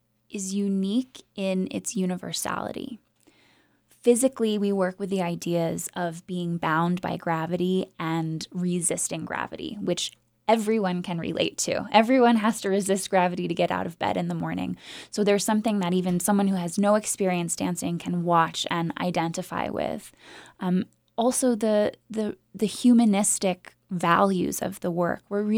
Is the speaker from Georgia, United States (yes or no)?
yes; Atlanta, Georgia, United States; I grew up in Atlanta, Georgia, studying modern dance from the age of 7